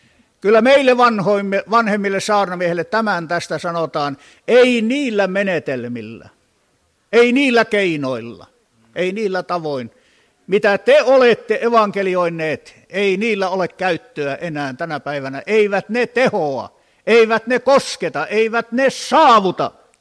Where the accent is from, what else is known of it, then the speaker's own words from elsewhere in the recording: Kullaa, Satakunta, Finland; born there; Tässä 6. päivä tätä kuuta olin synnyin kylässäni Kullaalla, joka on myös äitini synnyin kylä